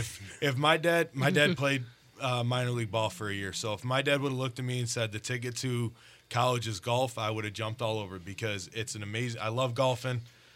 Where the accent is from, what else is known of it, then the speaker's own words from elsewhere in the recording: Orland Park, Illinois, United States; now in Lowell, United States; Born and raised Orland Park area. 3 years ago, 2016, my wife and I relocated our family to beautiful north part of Lowell.